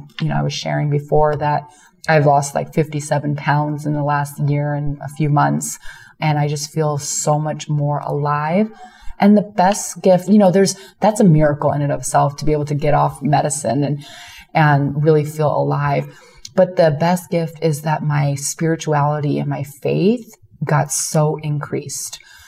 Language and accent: English; Chicago, Illinois, United States; I'm from Chicago.